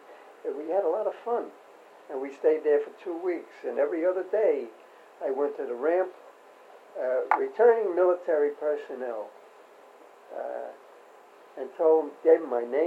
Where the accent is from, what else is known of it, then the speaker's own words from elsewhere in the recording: United States; I said, "I was born in America." I said, "I'm an American."